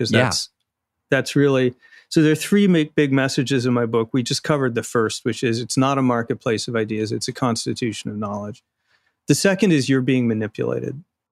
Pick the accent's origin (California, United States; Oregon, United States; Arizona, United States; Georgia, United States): Arizona, United States; the bogus partisan audit in Arizona, my home state.